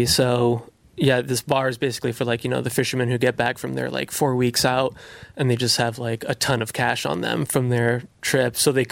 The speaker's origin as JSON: {"language": "English", "region": "Massachusetts", "country": "United States", "said": "I'm from Massachusetts originally, so."}